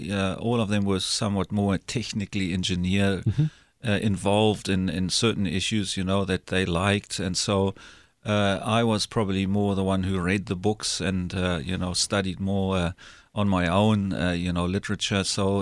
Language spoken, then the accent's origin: English; Dundee, KwaZulu-Natal, South Africa; born there; I was born in South Africa, in Dundee, South Africa. It at that time was called the Province of Natal.